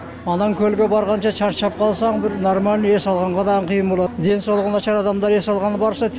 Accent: Kadamjay, Batken Region, Kyrgyzstan; Кадамжайдан келдим мен.

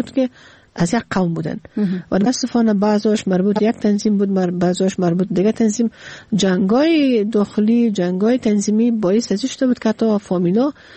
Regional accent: Kabul, Afghanistan; ما از کابل اومدیم،

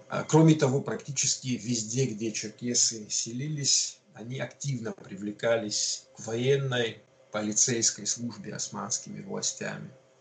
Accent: North Caucasus, Russia; А мы, соответственно, с Северного Кавказа ездили в те страны

